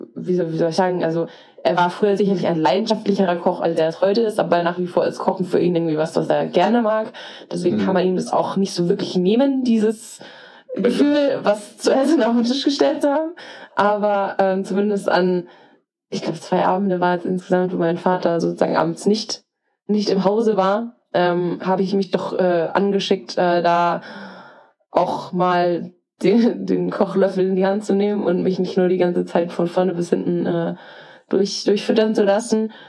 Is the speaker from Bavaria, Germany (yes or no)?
yes; Regensburg, Bavaria, Germany; liegt halt ganz, ganz nah an meiner Heimatstadt Regensburg